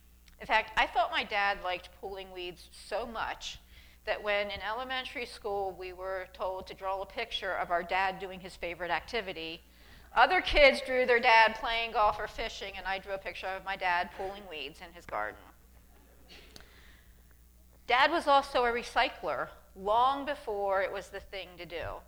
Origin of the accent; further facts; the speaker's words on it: Refton, Pennsylvania, United States; I grew up in Refton, and we always had a garden.